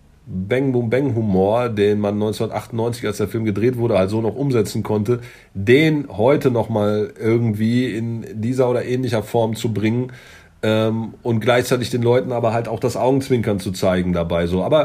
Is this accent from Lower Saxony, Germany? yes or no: no; Munich, Bavaria, Germany; Ich bin in München aufgewachsen, so Bayern kann auch durchaus so ein bisschen spießig sein.